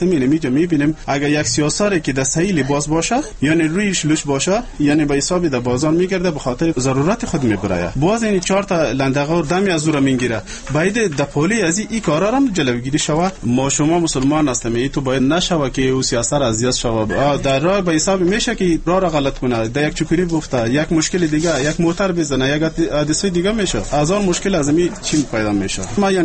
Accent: Afghanistan; ما شما افغان هستیم

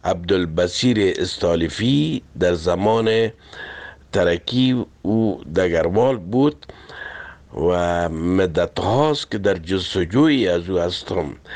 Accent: Kabul, Afghanistan; now in France; اصلا من از کابل هستم و در فرانسه مدت 40 سال است که زندگی میکنم.

